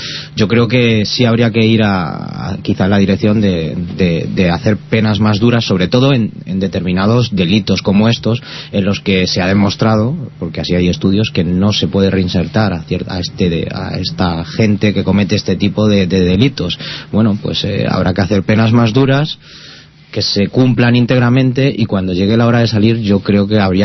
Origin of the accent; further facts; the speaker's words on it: Spain; Todos somos españoles, yo me siento orgulloso de ser español.